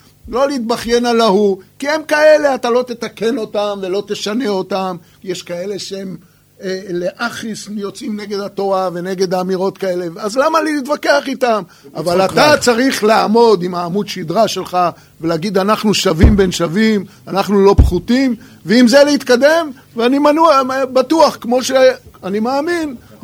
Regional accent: Acre, Northern District, Israel; also born or lived in Tunis, Tunisia; אמנם נולדתי בתוניס, והגעתי לפה בין שנתיים

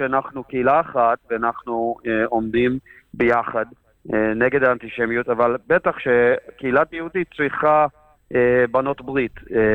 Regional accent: United States; now in Israel; אני גדלתי בארצות הברית בשנות ה-70 ו-80

